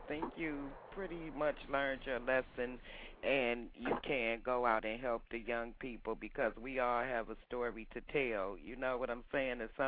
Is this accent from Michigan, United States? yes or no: yes; Detroit, Michigan, United States; I'm from Detroit.